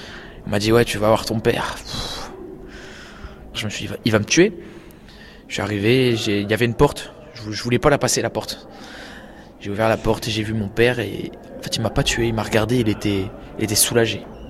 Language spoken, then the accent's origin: French; France; que j'étais pas un français, alors que je suis français.